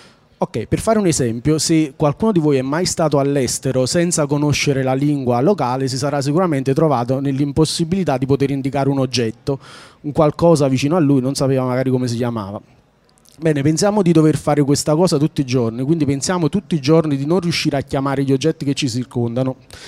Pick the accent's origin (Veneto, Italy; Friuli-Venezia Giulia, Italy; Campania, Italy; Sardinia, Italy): Campania, Italy; Naples; Sono di Napoli, anche se dall'accento non si direbbe.